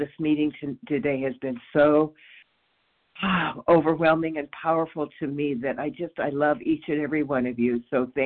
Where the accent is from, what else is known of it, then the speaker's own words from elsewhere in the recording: California, United States; Hi, this is … I'm from California.